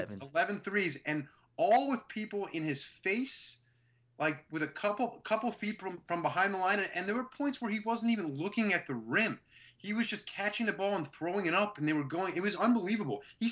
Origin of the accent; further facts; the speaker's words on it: Philadelphia, Pennsylvania, United States; Oh, yeah. That's Wawa. It's my hometown of Philly.